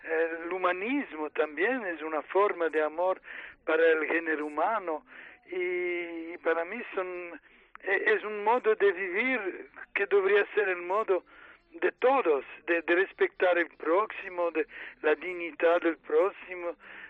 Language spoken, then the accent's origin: Spanish; Belgium; also born or lived in Italy; Yo soy hasta ahora soy italiano. Mis padres se fueron a Bélgica cuando yo tenía 3 años, y Bélgica es mi patria de corazón también, y quizás en el futuro voy a pedir la nacionalidad belga también